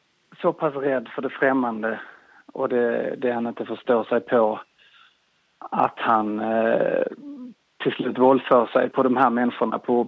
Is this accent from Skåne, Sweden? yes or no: yes; Trelleborg, Skåne, Sweden; also born or lived in Stockholm; now in Gothenburg, Sweden; Jag är född och uppvuxen i Trelleborg. Men sedan 10 år så har jag bott i Göteborg och Stockholm och pluggat och arbetat som skådespelare.